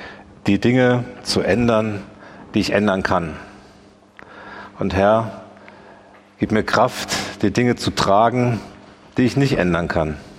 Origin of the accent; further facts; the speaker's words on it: Germany; born there; Ich wurde in Deutschland geboren, in eine intakte Familie.